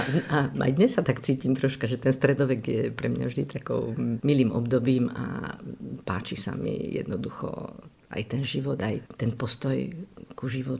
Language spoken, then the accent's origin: Slovak; Levoča, Prešov Region, Slovakia; also born or lived in Košice; No tak Levoča bola vždy mojim srdcovým korienkom, lebo ja som síce rodáčka z Košic, ale každému vravím, že srdcom z Levoče, lebo trávila som tu detstvo, všetky víkendy, prázdniny boli u mojej starej mami v Levoči a tak tu som kdesi vyrastala